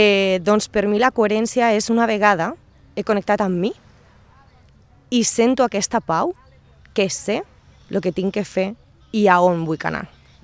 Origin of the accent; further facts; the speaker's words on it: Alicante, Valencian Community, Spain; jo soc d'Alacant